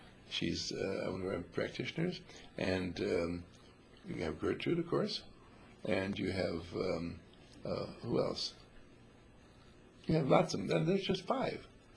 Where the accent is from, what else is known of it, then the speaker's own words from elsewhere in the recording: Wauwatosa, Wisconsin, United States; born there; Where I was born is Wauwatosa in Milwaukee.